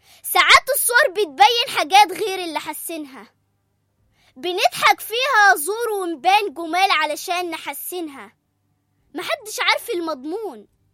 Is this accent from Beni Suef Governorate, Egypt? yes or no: yes; Beni Suef, Beni Suef Governorate, Egypt; عندي 11 سنة، انا من بني سويف، بدرس في مدرسة البراء ابن مالك في الصف السادس الابتدائي.